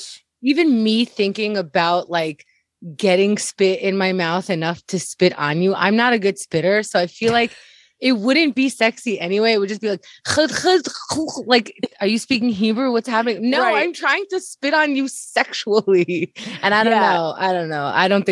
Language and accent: English; New York City, New York, United States; I was raised here.